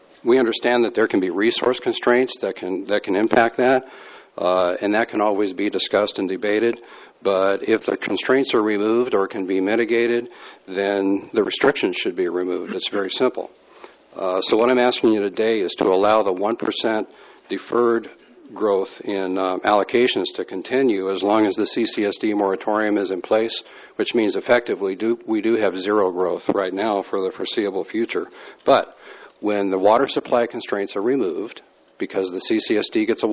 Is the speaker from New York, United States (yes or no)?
no; Huntington Beach, California, United States; I'm from Huntington Beach, and I'm president of United Lot Owners of Cambria.